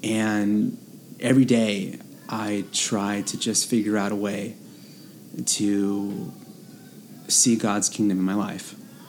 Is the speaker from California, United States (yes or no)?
yes; Fresno, California, United States; I was born and raised in Fresno.